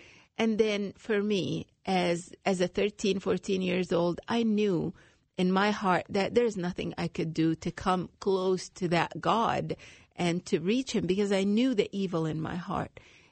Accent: Egypt; like any other Egyptian girl. I'm from Egypt and from a family that is conservative, but not too traditional.

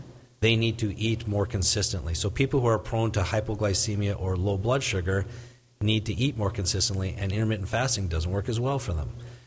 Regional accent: Canada; when I grew up in Canada, we would go skiing annually in the mountains there

